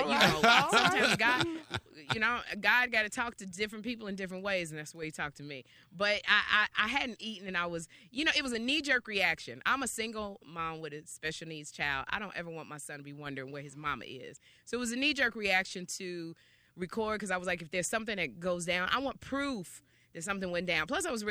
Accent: Sherman Oaks, California, United States; I'm from the Valley. I'm from Sherman Oaks.

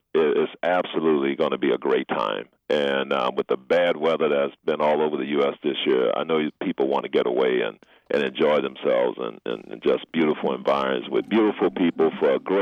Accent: New Orleans, Louisiana, United States; now in Miami Beach, United States; I live in Miami Beach, too, but I'm originally from New Orleans.

